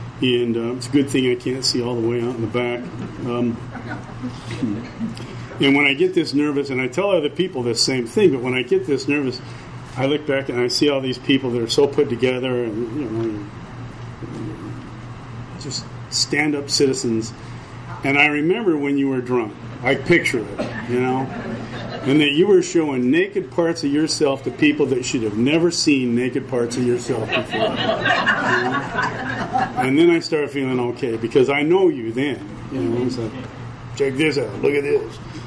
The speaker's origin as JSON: {"language": "English", "town": "Salt Lake City", "region": "Utah", "country": "United States", "tie": "born or raised there", "said": "I was born in Salt Lake City, Utah. Spent my first 37 years there, some of them as a Mormon."}